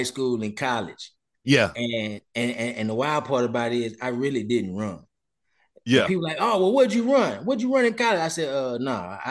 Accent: Houston, Texas, United States; and I grew up in Houston, so everybody was like, if you ain't Carl Lewis, you ain't shit.

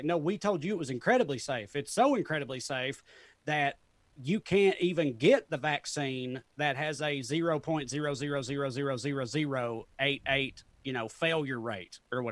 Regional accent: Salina, Tennessee, United States; moved away as an adult; I grew up in Salina, Tennessee, an extremely rural town in Tennessee, like graduated with 60 people

